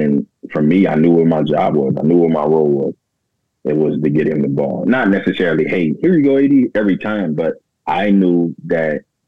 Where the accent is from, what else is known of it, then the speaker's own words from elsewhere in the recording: Houston, Texas, United States; I go to New Orleans in the summer because, you know, I'm from Houston.